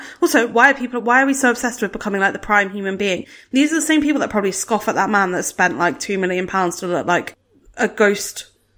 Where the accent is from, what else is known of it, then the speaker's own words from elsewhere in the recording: Brighton, South East England, United Kingdom; I grew up in Brighton, which is like quite a quote unquote liberal place where people have like alternative worldviews, white people have alternative worldviews, I will say.